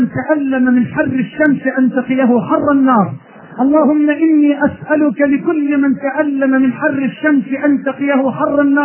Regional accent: Egypt; بلدنا مصر

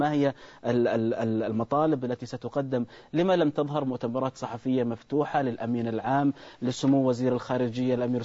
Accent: Saudi Arabia; ينتظر الشارع العربي أو نحن كسعوديين ننتظر أن يكون لهم حديث إعلامي واضح

